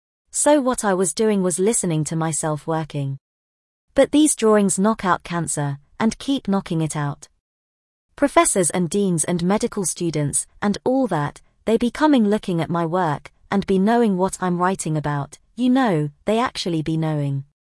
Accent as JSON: {"language": "English", "region": "South Carolina", "country": "United States", "said": "I came from South Carolina."}